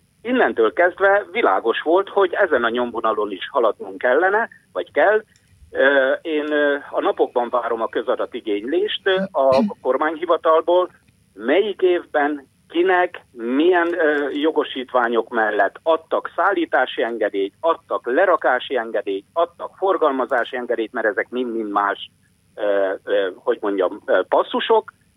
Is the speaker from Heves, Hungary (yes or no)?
yes; Eger, Heves, Hungary; én Egri vagyok.